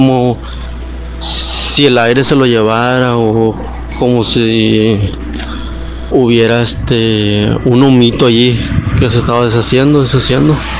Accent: San Luis Potosí, Mexico; now in Sinaloa, Mexico; Yo soy de San Luis Potosí, por ser específico de la Huasteca Potosina

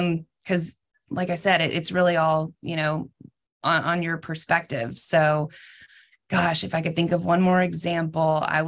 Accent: Memphis, Tennessee, United States; because I'm born and raised a Memphian. I'm from Memphis

